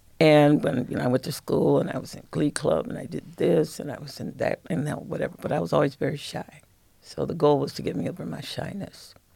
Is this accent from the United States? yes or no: yes; Lansing, Michigan, United States; moved away as an adult; now in Toledo, United States; In 1968, I decided I wanted to see what it was like to live in Toledo. I grew up in Lansing, but I decided, Toledo's not that far.